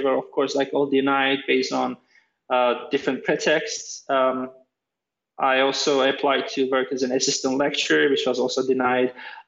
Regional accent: Turkey; accent: hybrid; I grew up mostly in Turkey, although I attended schools where the language of education was English. So it's a hybrid accent that doesn't really exist anywhere else, I think.

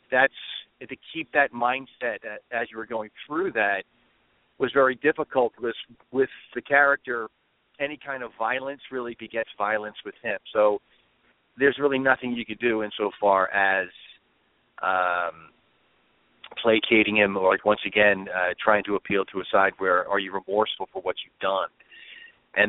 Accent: Philadelphia, Pennsylvania, United States; Philadelphia Eagles. Born and raised in Philadelphia.

